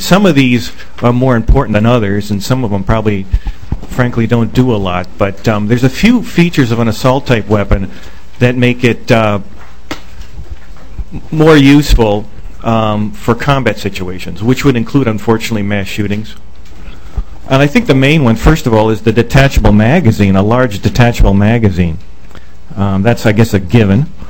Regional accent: French River, Minnesota, United States; I'm from French River, Minnesota.

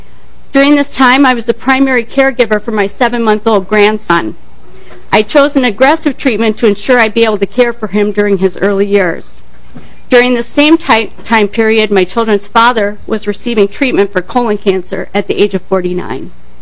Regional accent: Rochester, Minnesota, United States; I'm from Rochester.

